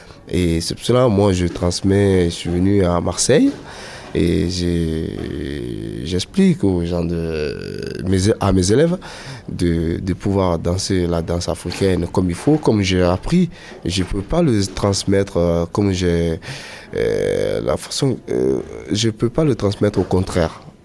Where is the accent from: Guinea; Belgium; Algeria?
Guinea; first language Susu; je suis soussou avant tout parce que. C'est ma langue natale et donc du coup c'est plus c'est pour ça que je le transmets la danse soussou et les rythmes malinkés et les rythmes traditionnels de Guinée.